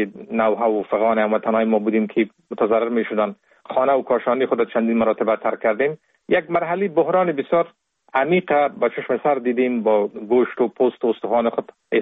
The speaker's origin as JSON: {"language": "Persian", "region": "Kabul", "country": "Afghanistan", "tie": "born there"}